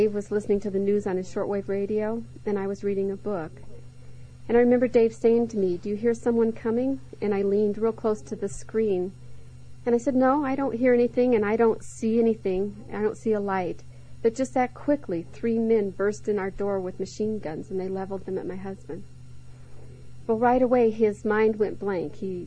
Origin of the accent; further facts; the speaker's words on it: Chicago, Illinois, United States; Well, I grew up in Chicago.